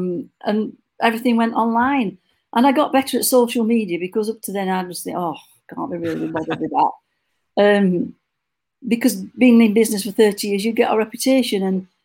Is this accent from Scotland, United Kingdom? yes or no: no; Yorkshire and the Humber, United Kingdom; So I am from Yorkshire, and I will say it how it is.